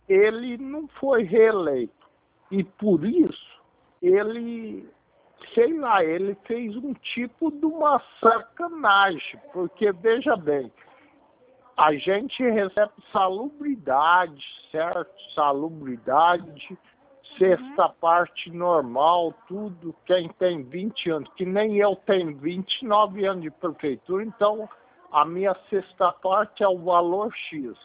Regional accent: Mococa, São Paulo, Brazil; porque como eu sou aqui do interior de Mococa

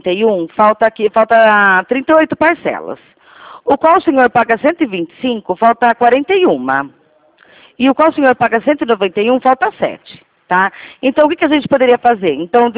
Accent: Rio Claro, São Paulo, Brazil; eu sou de Rio Claro

